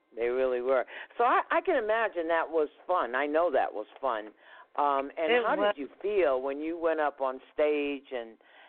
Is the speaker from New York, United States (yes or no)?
no; Hackensack, New Jersey, United States; I'm from Hackensack, New Jersey, and we were in the angelic choir.